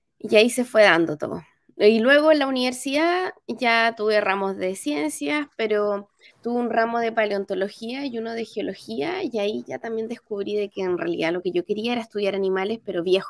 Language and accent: Spanish; Porvenir, Magallanes and Chilean Antarctica, Chile; mi infancia yo la pasé siempre en Porvenir. Bueno, como dijeron, yo nací allá en Tierra del Fuego